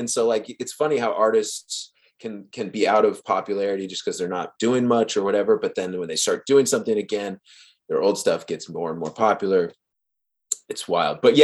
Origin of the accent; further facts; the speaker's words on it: Bremerton, Washington, United States; So I'm from Bremerton, Washington, which is, it's what, you know, 30, an hour west of Seattle. So it's across the water.